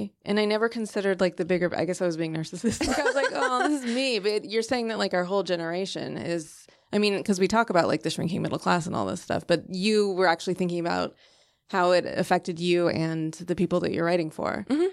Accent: San Francisco, California, United States; born there; You know, I was born in San Francisco

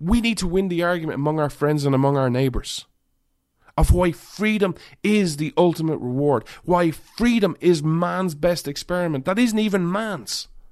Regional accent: United States; I'm an American. All right, I don't live in Ireland.

